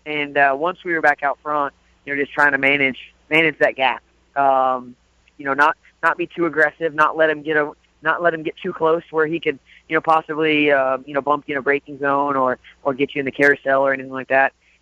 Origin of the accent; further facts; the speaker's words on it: Springfield, Illinois, United States; being I grew up in Springfield, maybe 4 or 5 miles from the dirt track there.